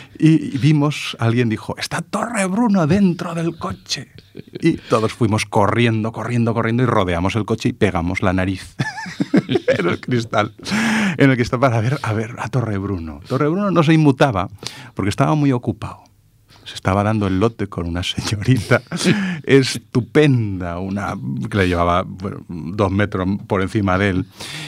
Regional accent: Caspe, Aragon, Spain; Mi pueblo es Caspe, un pueblecito aragonés, pequeño. En aquella época, pocos habitantes.

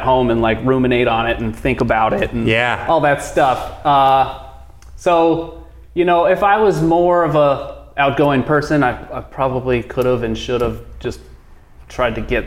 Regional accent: Los Angeles, California, United States; now in Santa Cruz, United States; No, I'm from Los Angeles.

